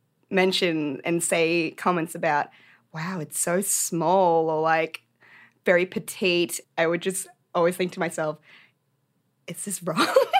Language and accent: English; Australia; I culturally identify as Australian, but if people want to ask what my ethnicity or my background is, I'll tell them that I'm Korean.